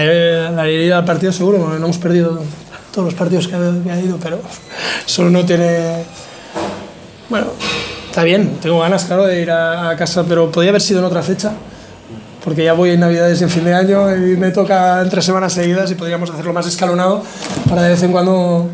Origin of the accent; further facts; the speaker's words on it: Badalona, Catalonia, Spain; yo soy de Badalona, pues mi segunda casa, ¿no?